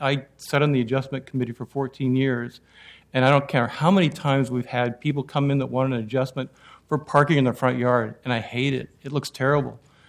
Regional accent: Portland, Oregon, United States; born there; I was born in Portland. I live in Northwest Portland.

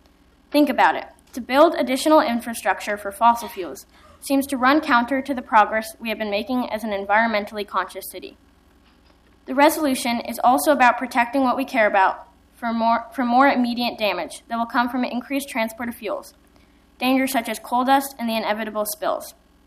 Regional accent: Portland, Oregon, United States; born there; I also am an eighth grader at Sunnyside Environmental School. I was born here in Portland, and I am proud to live in a city

